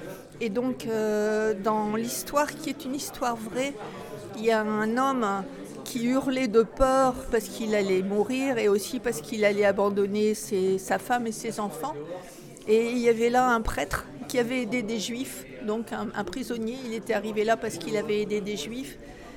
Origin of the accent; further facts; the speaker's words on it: Hauts-de-France, France; Donc en tant que nordiste, c'est la mine.